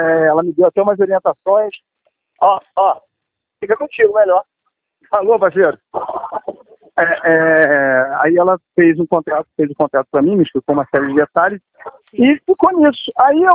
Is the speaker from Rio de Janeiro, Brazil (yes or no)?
yes; Rio de Janeiro, Brazil; eu sou do Rio